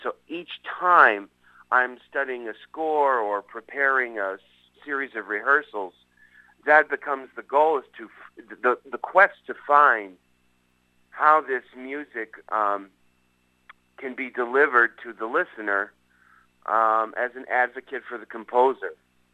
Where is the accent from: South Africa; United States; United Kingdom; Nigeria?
United States; St. Louis, Missouri; And that quote comes from North County, which is where I grew up in the St. Louis region.